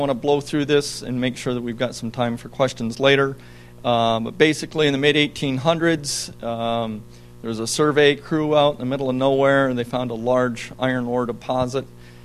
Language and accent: English; Gouverneur, New York, United States; I'm a St. Lawrence County guy. I grew up in Governor, went to school in Canton and Potsdam.